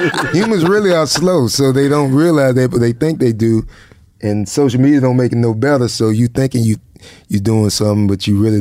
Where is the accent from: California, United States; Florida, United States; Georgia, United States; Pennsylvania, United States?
Florida, United States; Jacksonville; it was hard for me to sometimes just say, I'm from Jacksonville, I'm from Duval.